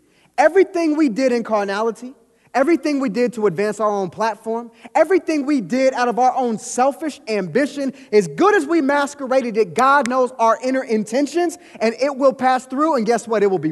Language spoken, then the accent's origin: English; Kansas City, Missouri, United States; Born and raised in Kansas City, I know a little something about Missouri.